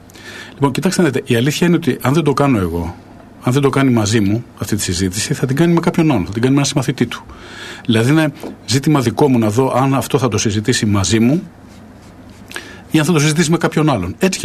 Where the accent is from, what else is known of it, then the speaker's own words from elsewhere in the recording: Tavros, Attica, Greece; όταν μεγάλωσα στον Ταύρο που έπαιζα κι εγώ